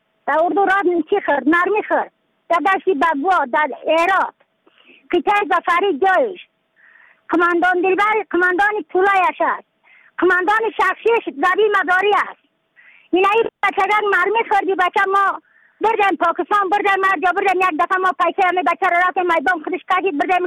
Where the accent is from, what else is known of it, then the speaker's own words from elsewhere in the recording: Badakhshan, Afghanistan; از بدخشان هستم، مرکز بدخشان، ولسوالی اکل پایان